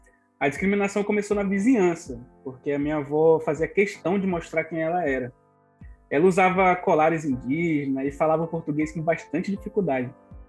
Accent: Manaus, Amazonas, Brazil; Eu não falo 100% do meu idioma, porque eu fui criado em Manaus. A minha mãe saiu da aldeia um pouco antes de eu nascer, junto com meus avós, por causa das complicações na gravidez.

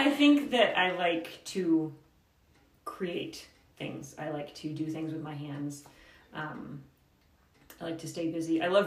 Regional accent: Oklahoma, United States; born there; also born or lived in California / Germany / Oregon; now in Moscow, United States; my dad was in the Army, so I was born in Oklahoma, and I don't remember any of that. then we moved to California, moved to Germany, and then my dad got out of the Army, and we moved to Oregon.

